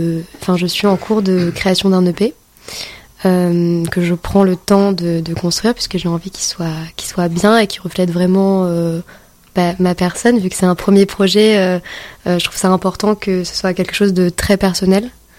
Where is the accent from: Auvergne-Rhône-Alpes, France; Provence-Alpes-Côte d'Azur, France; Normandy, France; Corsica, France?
Provence-Alpes-Côte d'Azur, France; Marseille; Oui, je viens de Marseille, c'est ça, je suis pas très loin d'ici. Une vraie sudiste.